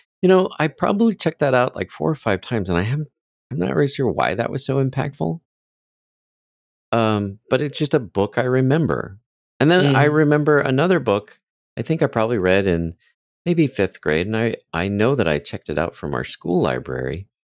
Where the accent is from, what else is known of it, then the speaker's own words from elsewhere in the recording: Bakersfield, California, United States; I grew up in Bakersfield. So this was the main branch of the library system in Bakersfield.